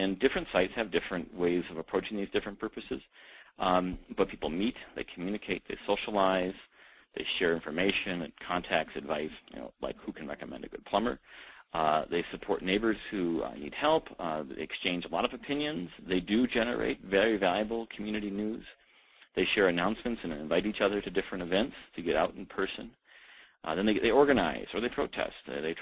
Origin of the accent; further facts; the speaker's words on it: Minneapolis, Minnesota, United States; like a citywide forum in Minneapolis where we have over 1,200 people who talk politics every day in my hometown.